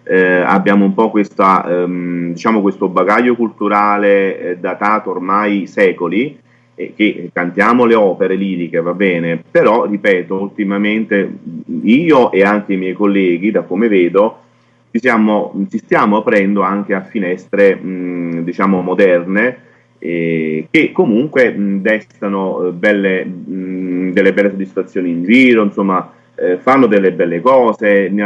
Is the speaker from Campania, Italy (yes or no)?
yes; Santa Maria Vico, Campania, Italy; now in Nola, Italy; Ma io sono della provincia di Caserta, sono di Santa Maria Vico, un piccolo paese della provincia di Caserta, trapiantato però da qualche anno nell'agro nolano